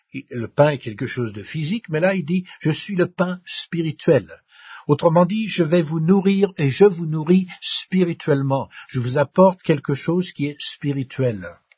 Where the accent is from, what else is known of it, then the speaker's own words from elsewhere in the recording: France; Je suis français, donc j'aime bien le bon pain.